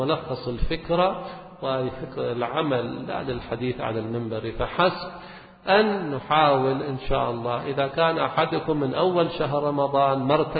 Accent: Lebanon; عندنا في لبنان

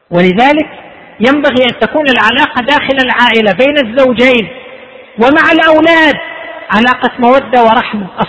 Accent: Qatif, Eastern Province, Saudi Arabia; أنه عندنا في القطيف محل لبيع الشاورما في السوق

